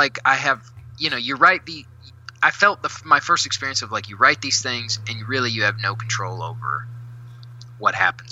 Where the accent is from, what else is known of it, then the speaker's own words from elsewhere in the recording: Nashville, Tennessee, United States; also born or lived in Kingsport; I'm from Nashville. I actually grew up in Nashville.